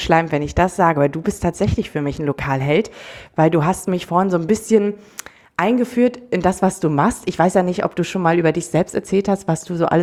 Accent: North Germany, Germany; accent: North German; Ich mag das Norddeutsche. Ich mag unseren Dialekt.

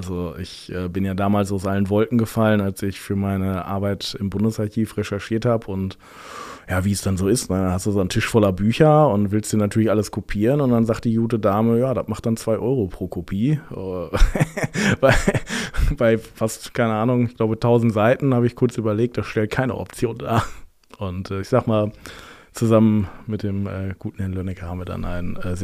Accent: Lingen, Lower Saxony, Germany; Ich wurde direkt aus meiner Heimatstadt Lingen-Ems herausgekeilt.

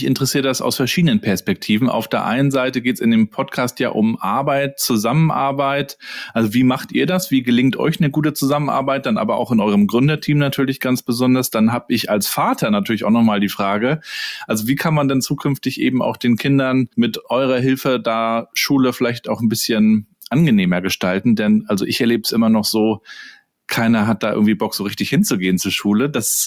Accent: Rostock, Mecklenburg-Vorpommern, Germany; ich bin Rostocker Jung, 80er Jahrgang, Vater von drei Töchtern

